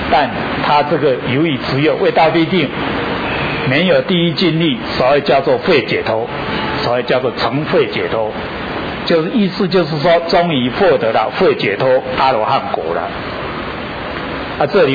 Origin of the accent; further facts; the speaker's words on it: Taiwan; 我活在台湾，生活生在台湾，管我是哪一种种族的，当然是台湾人嘛，要维护台湾土地的完整嘛